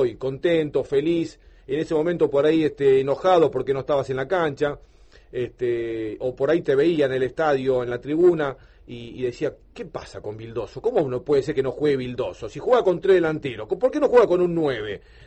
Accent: Buenos Aires, Argentina; Yo vengo de Capital Federal, trabajé allá

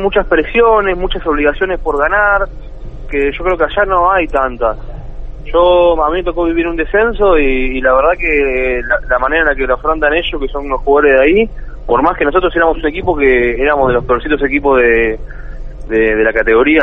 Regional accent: Argentina; Sí, no, igual mira, te cuento, somos tres argentinos.

